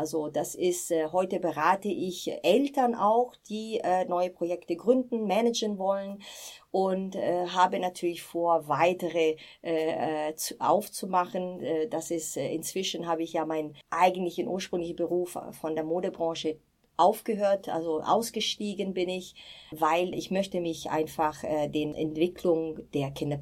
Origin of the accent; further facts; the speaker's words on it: Rome, Lazio, Italy; moved away as an adult; now in Germany; Also ich komme aus Rom, bin sozusagen mit 19 etwa nach Deutschland gekommen